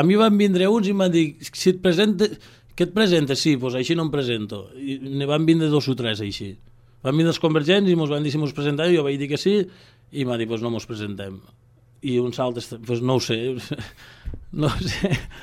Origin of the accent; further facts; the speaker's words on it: Catalonia, Spain; repartim en 7, que som els catalans